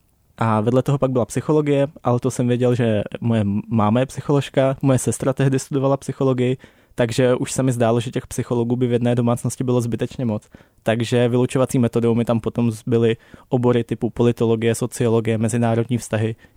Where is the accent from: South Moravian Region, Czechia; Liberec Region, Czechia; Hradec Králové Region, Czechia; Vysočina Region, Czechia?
Vysočina Region, Czechia; Já jsem totiž z Vysočiny. Čili pro mě jako člověka, který celou dobu žil v jednom malém městě